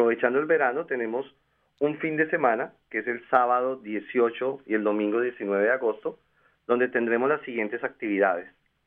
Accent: Colombia; Sigo yo, que vengo de Sudamérica, de Colombia, me uno a ellos

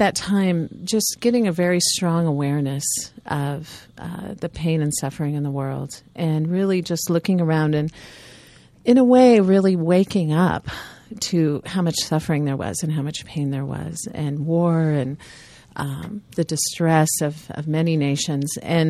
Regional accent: Overland Park, Kansas, United States; And my hometown of Overland Park, Kansas, was just then starting a L'Arche community.

